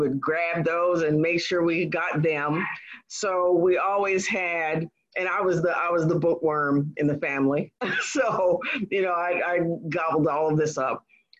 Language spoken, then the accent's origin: English; Kentucky, United States; born there; also born or lived in Texas / Washington; So I was born in Kentucky on the military base there, and we lived in several other installations in Texas, and most of a good bit of the traveling time that I had was in the state of Washington.